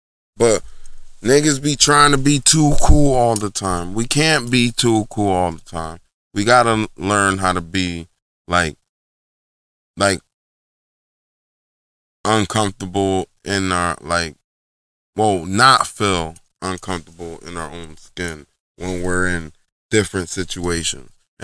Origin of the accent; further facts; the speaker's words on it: Newark, New Jersey, United States; born there; I'm from the hood too. I was born in Newark, New Jersey. Like, you know what I'm saying? Like, I'm from the hood. I lived in other hoods, in other places.